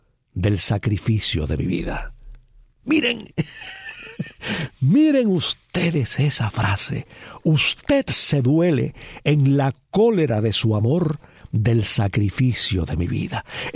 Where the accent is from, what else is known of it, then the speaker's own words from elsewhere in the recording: Cuba; Y no somos pocos los cubanos